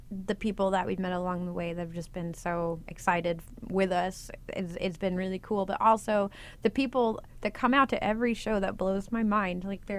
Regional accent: Plainfield, Indiana, United States; I grew up in Plainfield, Indiana.

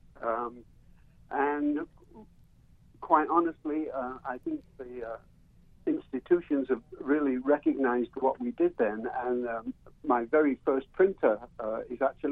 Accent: England, United Kingdom; moved away as an adult; now in United States; I'm an immigrant myself. I'm English. I've been an American citizen for 40 years, and I've been living here for over 50 years, but I'm English. I'm an immigrant.

